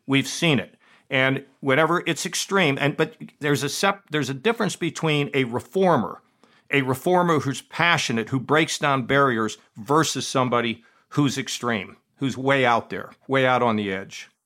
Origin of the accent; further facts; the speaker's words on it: United States; I'm an American before I'm a Republican.